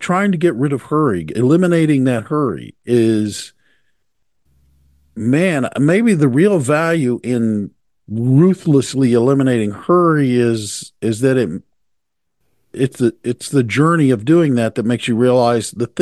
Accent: New Jersey, United States; Well, I'm from Jersey, where everybody drives 85 miles an hour on a city street.

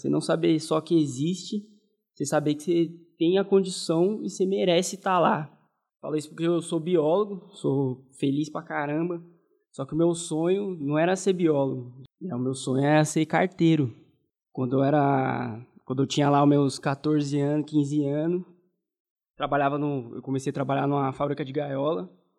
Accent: São Paulo, Brazil; lá na minha cidade mesmo, sou do extremo sul da Zona Sul, em Bugaçu.

